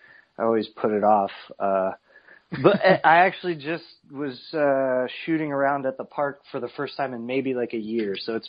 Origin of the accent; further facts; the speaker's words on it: California, United States; But luckily I grew up in Southern California, and Los Angeles is a heavy Lucha Libre culture.